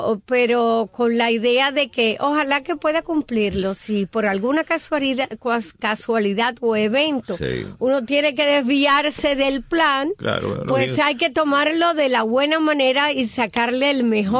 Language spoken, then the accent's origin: Spanish; Santiago de las Vegas, Havana, Cuba; allá en Cuba, yo felicitaciones a mi pueblo Santiago de Las Vegas.